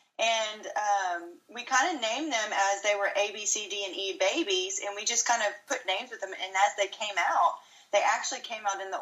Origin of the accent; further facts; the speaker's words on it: Louisiana, United States; now in League City, United States; we're from Louisiana originally, but we live here in Houston, Texas, and, well, South Houston, so League City.